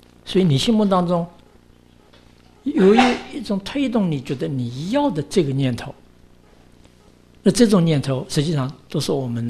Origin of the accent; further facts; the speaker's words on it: Taiwan; 那比如说那我们从小在台湾长大的